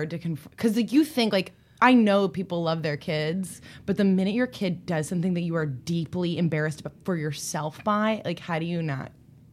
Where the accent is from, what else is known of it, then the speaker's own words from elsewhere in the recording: East Coast, United States; I'm from the East Coast and they don't give it to you till your senior year.